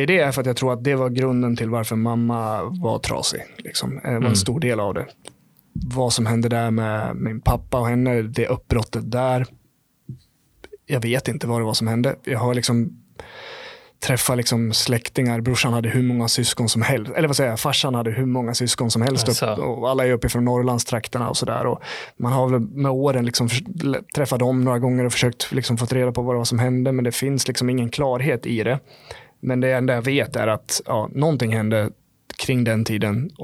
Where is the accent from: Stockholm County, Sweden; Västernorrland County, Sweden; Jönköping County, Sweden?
Västernorrland County, Sweden; Sundsvall; born there; moved away; Så jag föddes i Sundsvall, flyttade därifrån, mamma tog med sig mig därifrån och stack från farsan.